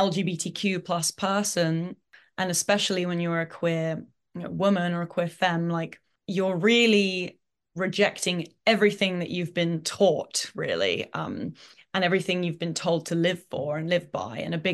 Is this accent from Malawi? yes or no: no; United Kingdom; deep down, I'm still British.